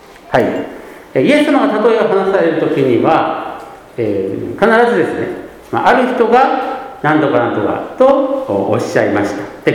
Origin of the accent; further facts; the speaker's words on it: Tatebayashi, Gunma, Japan; そして私が生まれ育ったこの群馬県の県はですね